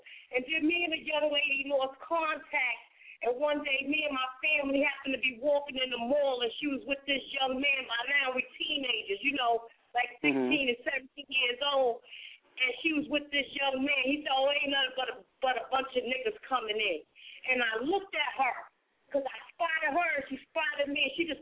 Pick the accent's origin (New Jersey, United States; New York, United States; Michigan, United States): New York, United States; Long Island; You know, I grew up in Long Island